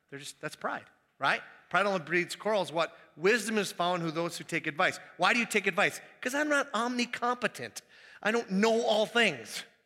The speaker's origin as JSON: {"language": "English", "town": "Minneapolis", "region": "Minnesota", "country": "United States", "said": "Where are you from? Minneapolis."}